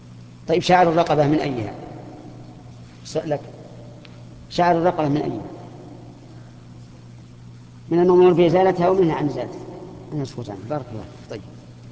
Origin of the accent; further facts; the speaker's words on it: Saudi Arabia; لا سيما الذي في بلادنا السعودية.